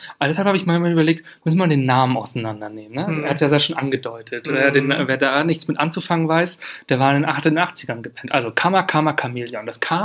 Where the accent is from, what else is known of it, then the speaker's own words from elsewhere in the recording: Schleswig-Holstein, Germany; now in Berlin, Germany; Ich komme aus Schleswig-Holstein, ich wohne in Berlin.